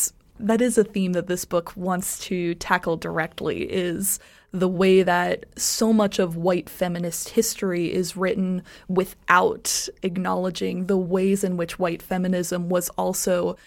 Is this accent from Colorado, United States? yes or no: yes; Colorado, United States; But I will say that I was growing up in Colorado, so a lot of the scenery is based off of my memories